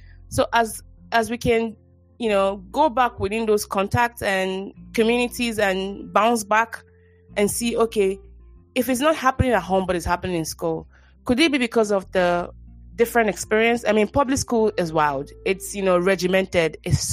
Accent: Nigeria; Like, you know, as a Nigerian mom, you're like, please don't go embarrass your family in school.

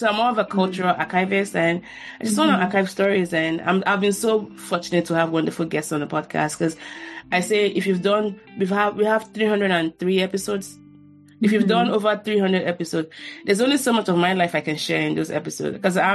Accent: Nigeria; moved away as an adult; now in United States; So I'm Nigerian born. Mm-hmm. I grew up in Nigeria. I moved to the U.S. 14 years ago for grad school, mm-hmm. and I just stayed back.

